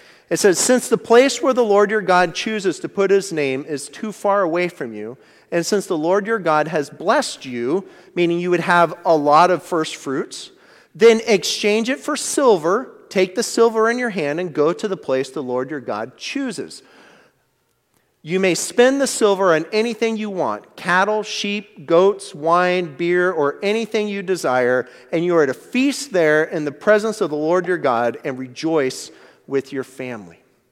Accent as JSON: {"language": "English", "town": "Monmouth", "region": "Oregon", "country": "United States", "tie": "born or raised there", "said": "growing up in Monmouth, I always knew if there was a home game in Corvallis, don't even try to get out on the highway."}